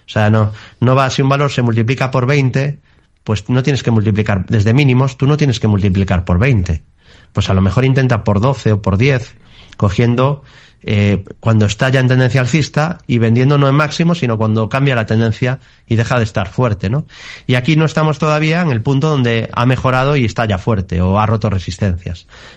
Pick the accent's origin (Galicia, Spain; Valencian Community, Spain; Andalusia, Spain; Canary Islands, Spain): Galicia, Spain; A Coruña; Y yo, siendo coruñés, pues tardé mucho en ser inversor